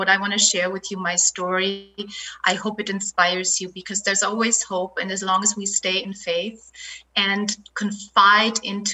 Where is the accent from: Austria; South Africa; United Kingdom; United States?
Austria; the little girl that was growing up in Austria loved watching Hollywood movies.